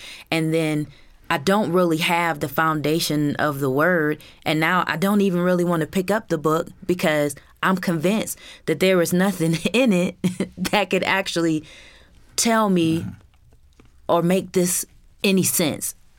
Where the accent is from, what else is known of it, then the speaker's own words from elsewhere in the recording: Michigan, United States; I'm from Michigan. Unlike Rebecca and Robin, I did not grow up in a Christian home